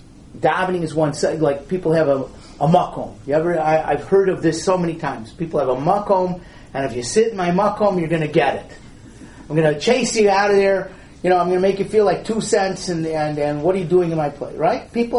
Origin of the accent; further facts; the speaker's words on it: Detroit, Michigan, United States; also born or lived in Gush Etzion; I used to live in the Gush Etzion area. And the reporter is doing a article on me for my hometown, Detroit.